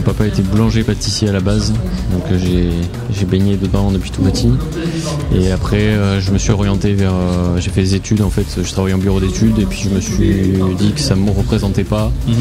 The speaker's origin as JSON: {"language": "French", "town": "Limoges", "region": "Nouvelle-Aquitaine", "country": "France", "said": "Donc, je suis de Limoges, à côté de Limoges."}